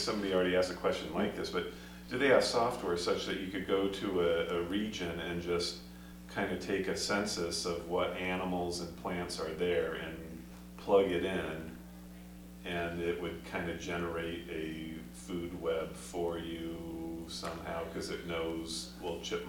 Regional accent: Minneapolis, Minnesota, United States; I am from Minneapolis.

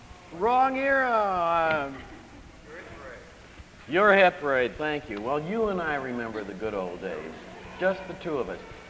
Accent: Toledo, Ohio, United States; When I was a boy growing up in Toledo, Ohio, Saturday night was the most important night of the week.

